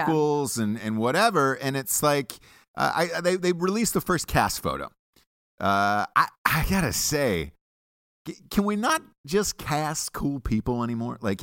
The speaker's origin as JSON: {"language": "English", "town": "Atlanta", "region": "Georgia", "country": "United States", "said": "Because I'm from Atlanta."}